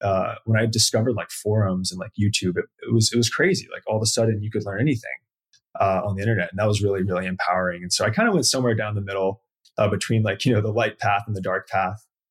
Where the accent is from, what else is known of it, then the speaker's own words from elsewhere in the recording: Lexington, South Carolina, United States; So my father's American and my mother is an immigrant from Caracas, Venezuela. And so I grew up in a super small town in South Carolina.